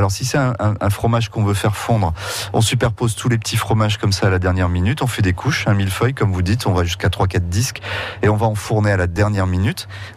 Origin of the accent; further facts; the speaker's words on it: Nouvelle-Aquitaine, France; Moi je viens des Charentes, c'est brognon.